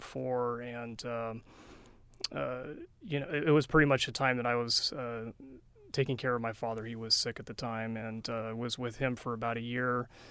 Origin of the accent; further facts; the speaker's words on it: California, United States; moved away; California, Southern California.